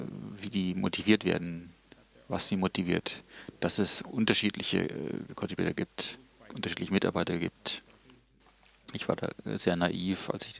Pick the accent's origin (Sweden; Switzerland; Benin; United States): Sweden; ich bin Schwede und ich glaube, also man sagt uns nach, dass wir immer einheitliche, einstimmige Entscheidungen wollen.